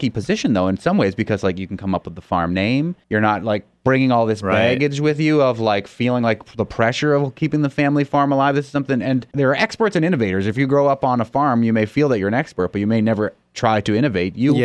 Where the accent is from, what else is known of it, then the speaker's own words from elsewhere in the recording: Massachusetts, United States; I grew up on the South Shore, so I know the eastern part of the state a little bit.